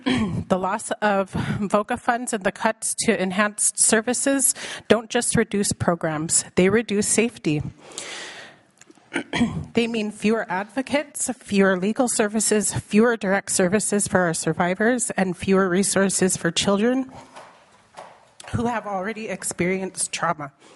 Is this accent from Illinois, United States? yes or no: no; Hooper Bay, Alaska, United States; In communities like my hometown, Hooper Bay, these funds are the difference between having somewhere safe to go or having nowhere to go at all.